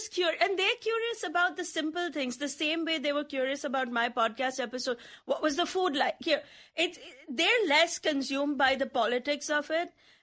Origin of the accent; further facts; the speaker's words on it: India; I'm Indian, very on brand, lots of kids.